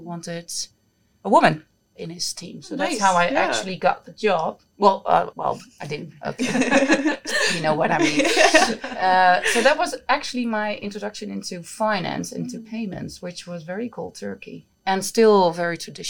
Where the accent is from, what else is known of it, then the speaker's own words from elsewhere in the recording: Netherlands; I'm from Holland, born and raised, proud mom of two boys